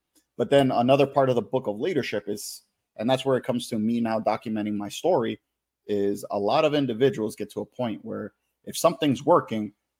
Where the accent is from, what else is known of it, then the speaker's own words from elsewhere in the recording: Queens, New York, United States; now in Connecticut, United States; So born and raised in Queens, that's where everything started. But currently right now in Connecticut